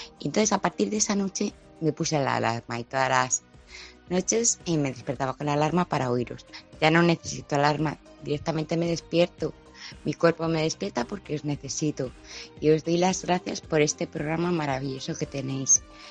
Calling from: Madrid, Community of Madrid, Spain; de Madrid.

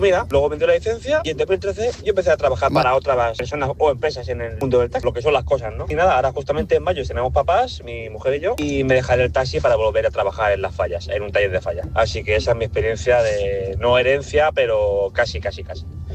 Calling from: Valencia, Valencian Community, Spain; de Valencia y estoy con el taxi trabajando.

